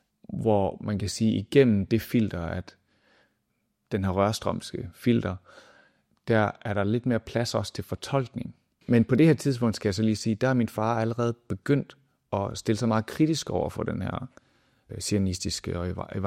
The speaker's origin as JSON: {"language": "Danish", "town": "Esbjerg", "region": "Region of Southern Denmark", "country": "Denmark", "tie": "born or raised there", "also_born_or_lived": "Hjerting", "said": "vi voksede op i Esbjerg, og min far var ligesom præst der, men så flytter vi til Syd- og Sønderjylland, ned til Hjerting, en lille by uden for en anden lille by, det hedder Røding."}